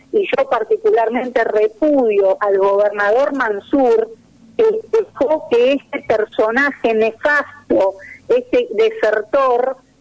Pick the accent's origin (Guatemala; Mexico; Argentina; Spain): Argentina; a mí como argentina